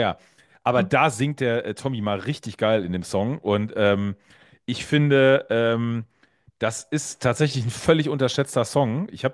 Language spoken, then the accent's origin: German; North Rhine-Westphalia, Germany; now in Saarland, Germany; ich bin ja Exil-Westfale, das heißt, ich bin Westfale, lebe bei meinem Saarland.